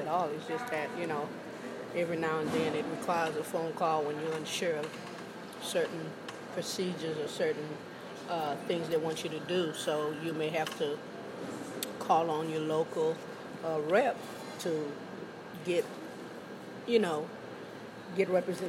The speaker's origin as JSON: {"language": "English", "country": "St. Lucia", "tie": "born or raised there", "also_born_or_lived": "St. Croix, US Virgin Islands", "moved": "yes", "lives_now": "Houston, United States", "said": "Well, I was originally born in the U.S. Virgin Islands of St. Croix and grew up in the beautiful island home of St. Lucia."}